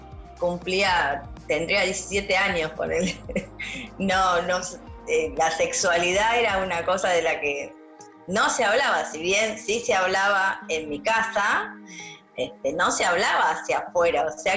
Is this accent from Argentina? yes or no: yes; Partido de la Costa, Buenos Aires Province, Argentina; Bueno, yo me crié en otro lugar, en otro territorio. Yo me crié en el Partido de la Costa.